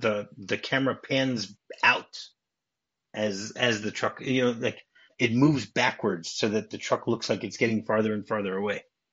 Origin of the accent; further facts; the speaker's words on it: Detroit, Michigan, United States; We're both from Detroit, but whatever.